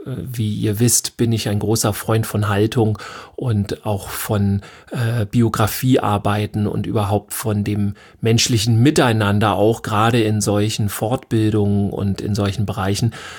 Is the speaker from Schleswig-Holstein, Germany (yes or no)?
yes; Schleswig-Holstein, Germany; wo kommen Sie denn eigentlich her? Und ich dann gesagt habe, so Schleswig-Holstein